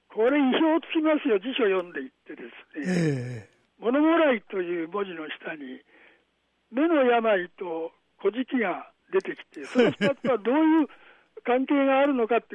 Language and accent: Japanese; Tokyo, Japan; also born or lived in Hanamaki; 私はまあ東京で育って、はい、その後はあの岩手県の花巻で東北で育ってるんですけど、